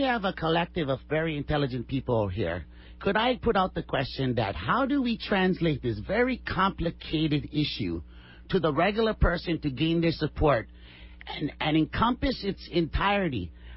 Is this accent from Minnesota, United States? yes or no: no; Kapaa, Hawaii, United States; you know, I'm local, you know, I'm born and raised Hawaii, Kauai, and I'm from Kapaa.